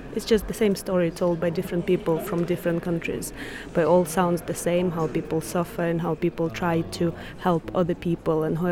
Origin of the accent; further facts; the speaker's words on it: Ukraine; English is a second language; We are from Ukraine, and we've got a situation there as well.